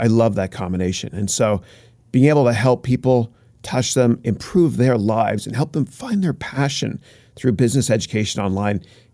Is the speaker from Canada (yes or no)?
yes; Canada; moved away as an adult; now in United States; So I'm from Canada originally